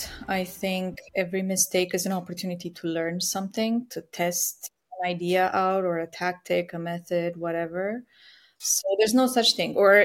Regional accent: Romania; moved away as an adult; also born or lived in London; now in Los Angeles, United States; I'm born and raised in Romania, Eastern Europe, and I moved to LA 11 years ago. Before that, I was based in London for 6 years, and London is where I got my start.

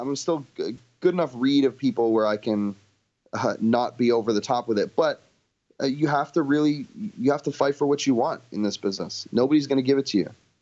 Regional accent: Canada; And I'm Canadian, so I was on a work visa.

